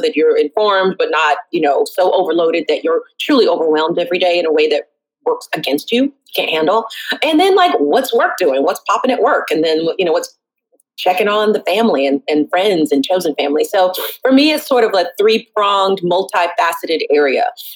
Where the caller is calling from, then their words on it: Brooklyn, New York, United States; Brooklyn.